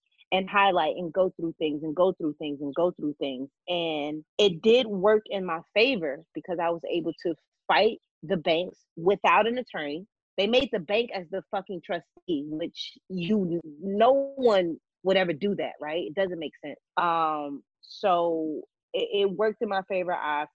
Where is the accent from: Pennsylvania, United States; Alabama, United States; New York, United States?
Alabama, United States; Auburn; Even as a young girl, I grew up in Alabama, Opa-locka, Alabama, Auburn, Alabama.